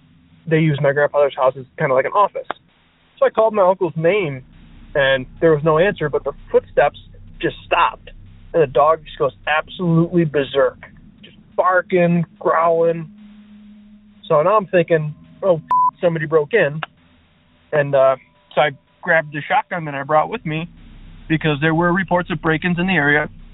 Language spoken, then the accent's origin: English; Buffalo, New York, United States; I'm from Buffalo, New York.